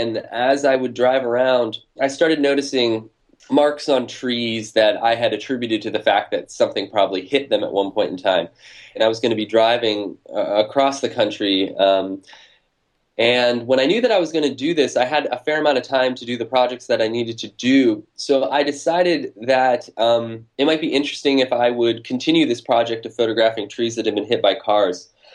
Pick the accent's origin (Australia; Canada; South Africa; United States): United States; Pennsylvania; And in my own background, I grew up in Western Pennsylvania on a road that had a very sharp bend and a tree that would continually get hit by cars.